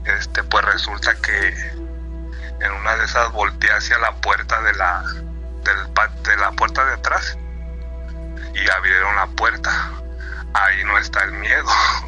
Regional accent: Nayarit, Mexico; de allá de Nayarit, de donde soy

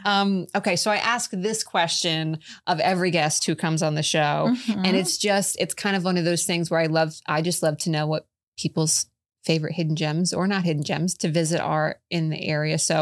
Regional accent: Palm Beach Gardens, Florida, United States; I mean, I grew up in Palm Beach Gardens. I lived in West Palm Beach for a decade

